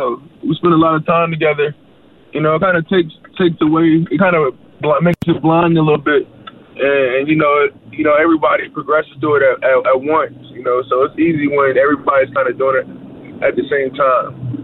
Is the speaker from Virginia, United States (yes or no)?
yes; Virginia, United States; You know, I'm from Virginia. You know, we get snow.